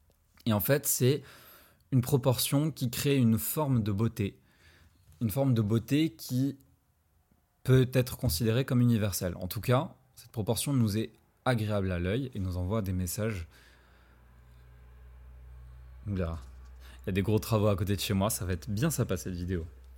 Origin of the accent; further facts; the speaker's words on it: Morocco; Pour ceux qui ne le savent pas, je suis marocain.